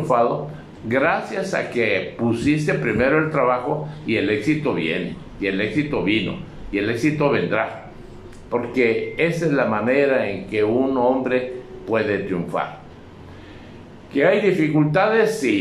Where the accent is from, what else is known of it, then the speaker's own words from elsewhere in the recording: Tampico, Tamaulipas, Mexico; Yo soy del puerto de Tampico, y pues yo me iba mucho a la playa y a las escolleras para ver salir y entrar los barcos.